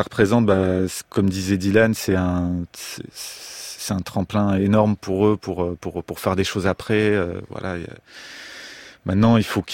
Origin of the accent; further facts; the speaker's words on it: Marseille, Provence-Alpes-Côte d'Azur, France; moi, je viens de Marseille, donc déjà, je connais déjà du monde.